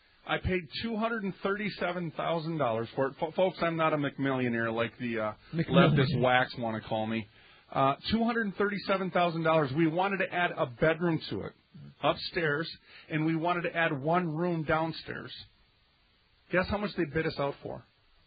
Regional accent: South Dakota, United States; I'm from South Dakota.

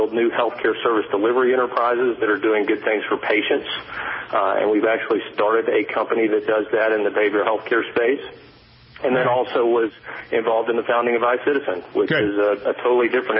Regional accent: Alabama, United States; Personally, I grew up in Alabama. I'm often asked what sport I played growing up in Alabama.

